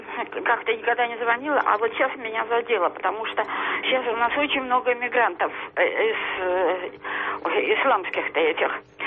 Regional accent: Saint Petersburg, Russia; Я из Питера.

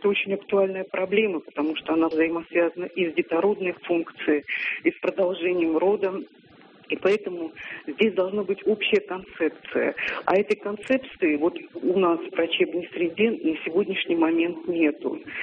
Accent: Moscow, Russia; я из Москвы.

